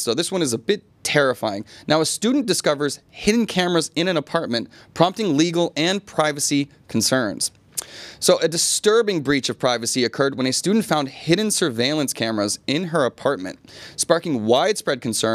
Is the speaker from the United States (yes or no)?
yes; United States; Now, as an American, this is a big issue, obviously, in America